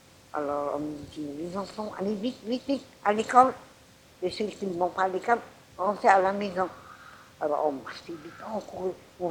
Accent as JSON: {"language": "French", "town": "Paris", "region": "Île-de-France", "country": "France", "said": "je suis de Paris"}